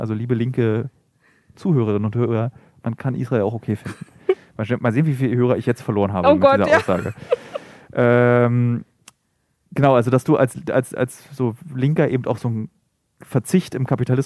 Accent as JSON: {"language": "German", "region": "Berlin", "country": "Germany", "said": "Das möchte ich als Berliner auch nochmal sagen."}